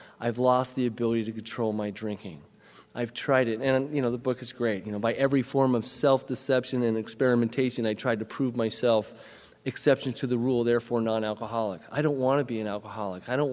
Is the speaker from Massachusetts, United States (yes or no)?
no; Nevada, United States; I didn't know growing up in Nevada when I went down to the park